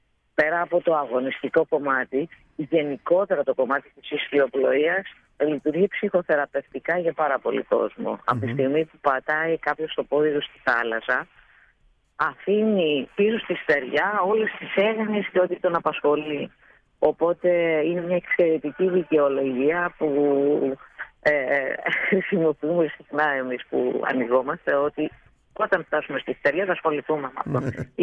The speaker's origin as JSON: {"language": "Greek", "town": "Lesbos", "region": "North Aegean", "country": "Greece", "tie": "born there", "said": "Είμαι νησιώτισσα. Έχω γεννηθεί στο νησί της Λέσβου."}